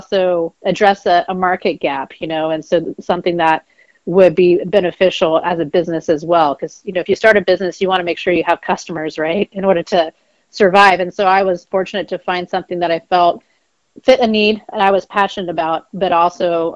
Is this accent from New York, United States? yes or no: no; California, United States; also born or lived in Iowa; I was born in Iowa. My family did move to California, though, when I was five. But I still had the opportunity to go back to our family's farm over the summers and help out.